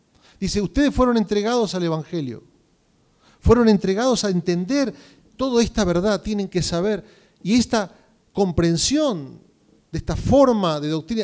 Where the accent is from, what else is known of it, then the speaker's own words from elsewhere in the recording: Argentina; somos buenos los argentinos para criticar nuestro país, ¿sí o no?